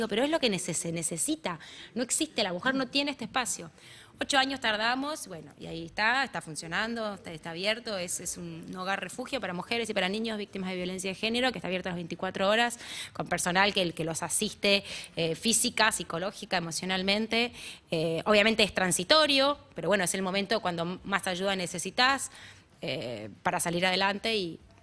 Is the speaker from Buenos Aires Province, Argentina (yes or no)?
yes; Pilar, Buenos Aires Province, Argentina; Tengo muchos amigos en Pilar, yo soy de Pilar de toda la vida